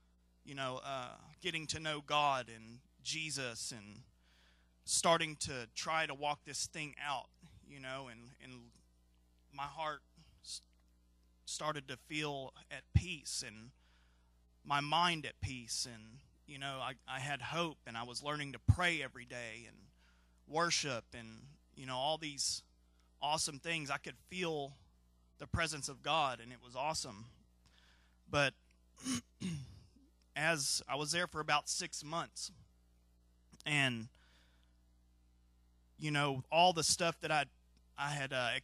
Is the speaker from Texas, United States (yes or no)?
yes; Dallas, Texas, United States; I'm from Dallas, Texas. I'm 34 years old. Let's see. I wasn't raised in a Christian household, although I did have very good parents, 3 younger sisters.